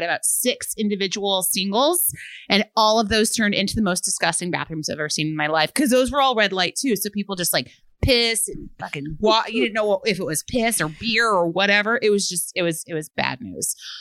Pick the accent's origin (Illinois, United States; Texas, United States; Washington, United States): Illinois, United States; Chicago; I'm from Chicago myself and I've lived in Logan Square area for 5 years.